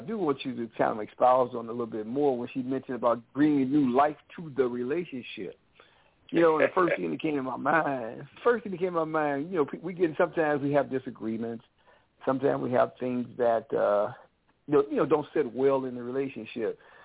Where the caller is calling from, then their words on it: St. Louis, Missouri, United States; I'm calling from St. Louis, Missouri, the gateway city.